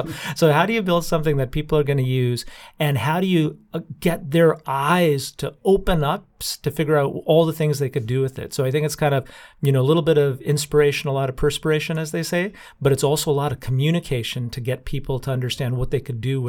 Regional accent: Canada; moved away as an adult; now in United States; But you know, coming out from Boston, and I grew up in Canada, to beautiful California

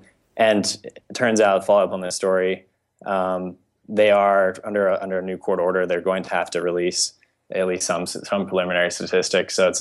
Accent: Colorado, United States; As I mentioned, I'm from Colorado, and in the West, there's a saying

